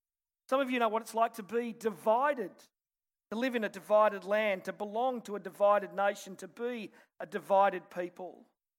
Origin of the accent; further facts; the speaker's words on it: Sydney, New South Wales, Australia; But I grew up in Western Sydney.